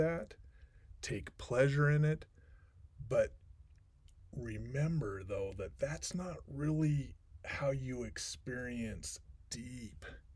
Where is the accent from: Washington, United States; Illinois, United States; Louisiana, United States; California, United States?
Washington, United States; Seattle; Growing up in Seattle, Washington, you'll understand, it's warm, it's nice.